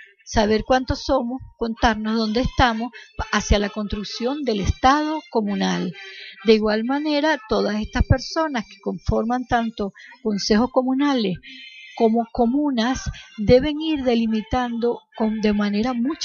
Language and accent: Spanish; Caracas, Capital District, Venezuela; Yo como caraqueña victoriana